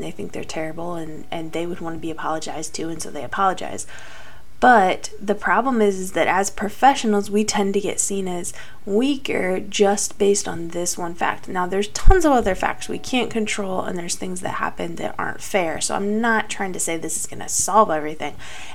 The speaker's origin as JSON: {"language": "English", "region": "Midwest", "country": "United States", "said": "Again, I'm from the Midwest."}